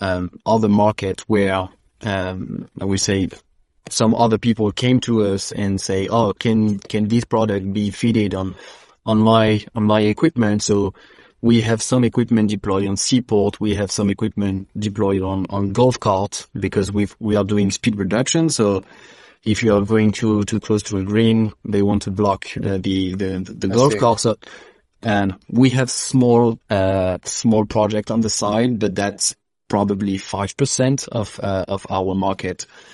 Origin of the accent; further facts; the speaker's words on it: France; accent: French; English is a second language; So ADVIES, we are a French company, as you can hear from my accent. We are the headquarters is in Toulouse.